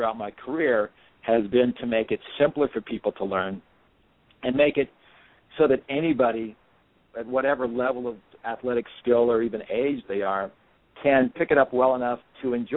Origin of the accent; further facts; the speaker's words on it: Indiana, United States; I was 14 when I first started playing tennis. I grew up in Indiana